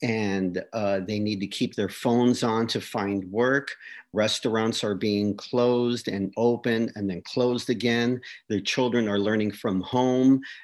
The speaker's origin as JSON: {"language": "English", "town": "Calwa", "region": "California", "country": "United States", "tie": "born or raised there", "said": "up to about when I was about maybe 8 or 9 or 10, I grew up in Calwa. I grew up among, you know, in a farm working family."}